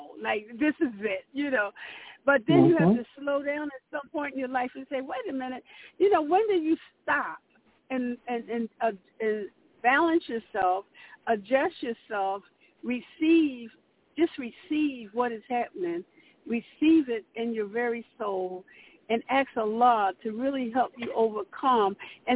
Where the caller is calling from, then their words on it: Pennsylvania, United States; From Pennsylvania, the blue state.